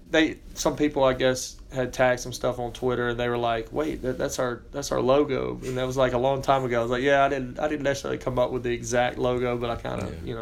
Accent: Mississippi, United States; For those that don't know, you know, I grew up in Mississippi, grew up 2 hours south of here, and it was an opportunity to get back closer to home, closer to family

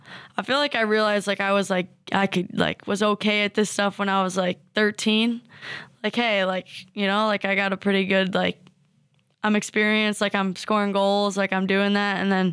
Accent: Evergreen Park, Illinois, United States; So I had a neighbor directly across the street from me back home in my hometown, Evergreen Park.

